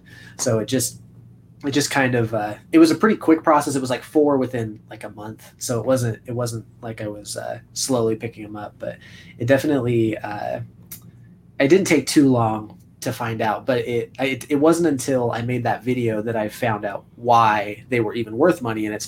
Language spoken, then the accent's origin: English; California, United States; also born or lived in Washington; sometimes I say soda pop just because I grew up in California, Washington, and it's pop up in Washington and soda in California, and then it kind of mixes together sometimes.